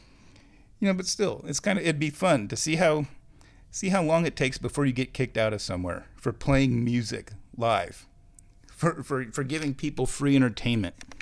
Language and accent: English; Nebraska, United States; Come on, I'm from Nebraska.